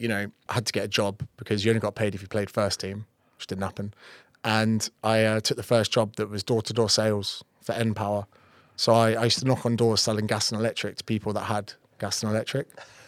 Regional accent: Ireland; born there; So I was born with the name … so I'm adopted from Ireland.

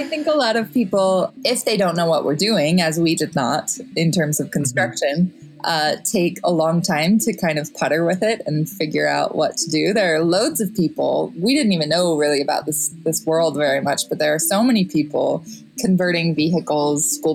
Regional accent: Idaho, United States; David grew up in Kansas and I grew up in Idaho.

